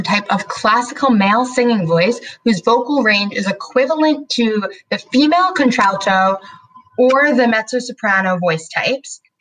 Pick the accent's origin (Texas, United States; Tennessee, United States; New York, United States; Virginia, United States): New York, United States; We're from New York, so we say soprano, I feel like. I don't know. That sounds like an accent thing